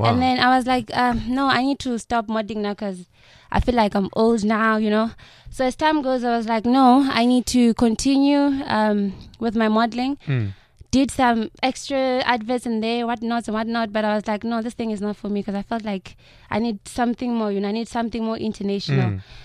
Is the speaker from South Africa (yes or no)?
yes; Limpopo, South Africa; now in Johannesburg, South Africa; I stay in Joburg full time. I'm from Limpopo. I'm here. I've been here for 7 years now, in Joburg for 7 years.